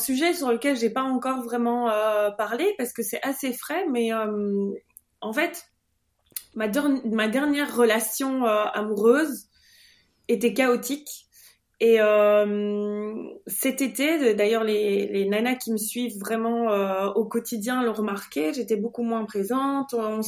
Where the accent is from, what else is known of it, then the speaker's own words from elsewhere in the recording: Belgium; je suis belge, je vais avoir 35 ans la semaine prochaine.